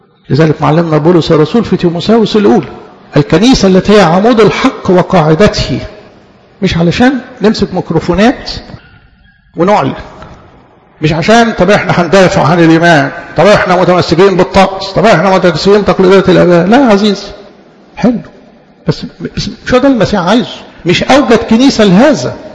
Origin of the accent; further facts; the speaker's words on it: Egypt; على مستوى بلدنا مصر